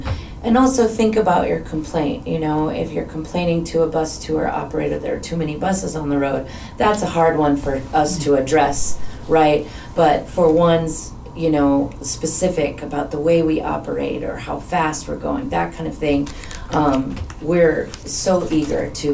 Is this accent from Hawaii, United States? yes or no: yes; Hawaii, United States; I'm from Hawaii originally. I've gone whale watching all over the world.